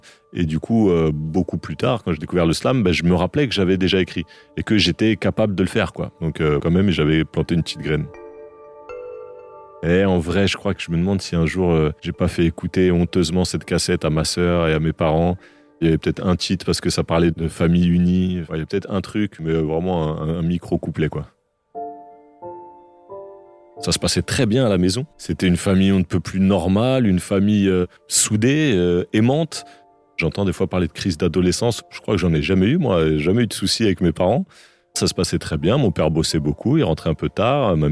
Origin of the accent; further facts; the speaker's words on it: Saint-Denis, Île-de-France, France; also born or lived in Le Blanc-Mesnil; suis né le 31 juillet 77 au Blanc-Ménil dans le 93, mais j'ai tout de suite habité à Saint-Denis, donc voilà, j'ai grandi à Saint-Denis. J'ai adoré grandir à Saint-Denis. C'est une ville très multiculturelle, très très dynamique.